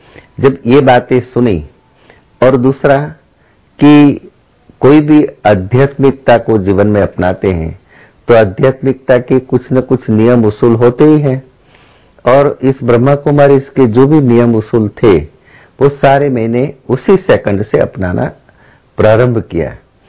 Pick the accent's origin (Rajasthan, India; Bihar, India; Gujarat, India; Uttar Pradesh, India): Gujarat, India; Valsad; मैं वलसाड से हूं।